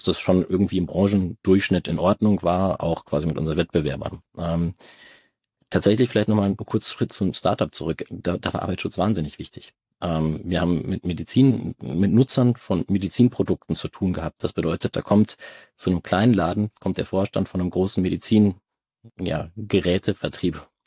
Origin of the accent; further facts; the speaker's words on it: North Rhine-Westphalia, Germany; moved away as an adult; now in Munich, Germany; Ursprünglich komme ich aus Münsterland, bin dann zum Studium Maschinenbau nach München gezogen